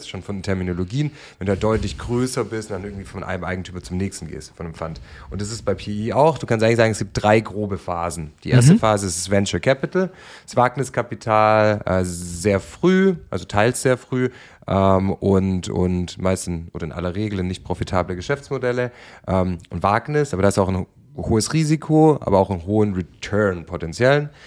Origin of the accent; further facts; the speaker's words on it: Stuttgart, Baden-Württemberg, Germany; weil ich komme aus Stuttgart